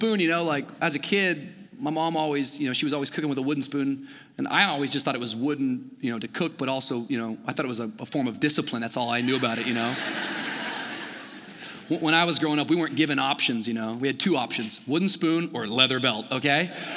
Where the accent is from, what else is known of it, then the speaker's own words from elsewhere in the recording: Washington, United States; now in Miami, United States; When I first moved to Miami, there was lots of adjustments and lots of changes. I grew up in the Pacific Northwest.